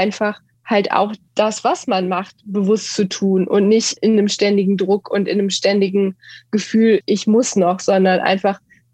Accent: Düsseldorf, North Rhine-Westphalia, Germany; ich bin 39 Jahre alt, wie gesagt, Mutter einer kleinen Tochter, verheiratet. Ich lebe in Düsseldorf. Ich bin auch hier geboren.

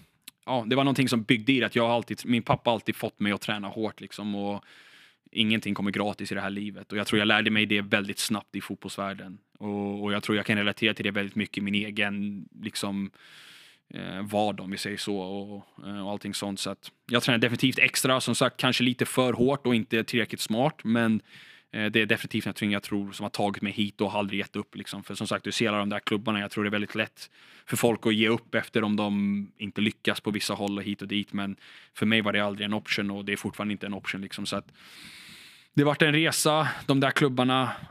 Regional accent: Sweden; born there; jag vet att Sverige är mitt land, jag är född i Sverige, jag kan språket, allting sånt.

